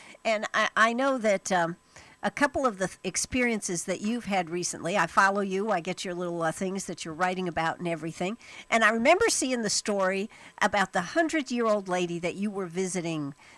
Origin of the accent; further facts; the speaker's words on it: South Carolina, United States; I'm from South Carolina. I don't get this kind of treatment back there.